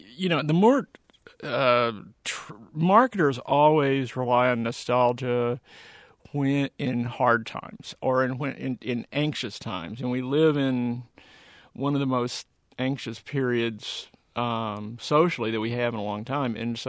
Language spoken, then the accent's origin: English; Texas, United States; there's some brands where I grew up in Texas that are that way, where you just feel like you're home.